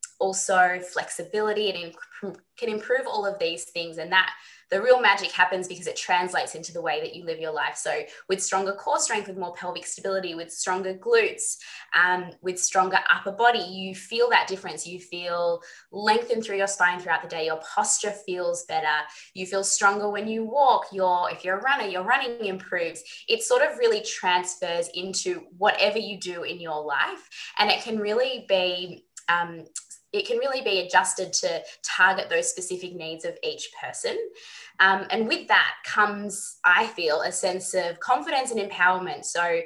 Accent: Melbourne, Victoria, Australia; growing up in Melbourne and deciding what I wanted to do with university

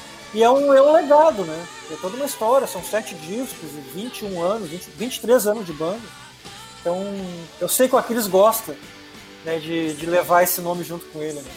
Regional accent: Cachoeirinha, Rio Grande do Sul, Brazil; born there; also born or lived in Gravataí; eu que nasci em Cachoeirinha, morei muito tempo em Gravataí, voltei pra Cachoeirinha agora

